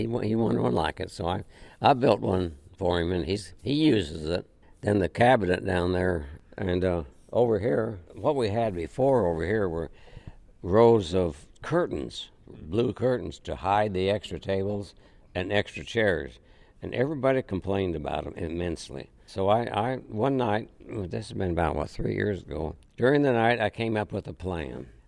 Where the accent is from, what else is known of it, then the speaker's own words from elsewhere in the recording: Kansas, United States; moved back to Kansas. Took a job as a principal and English teacher in a small town just 18 miles from my hometown.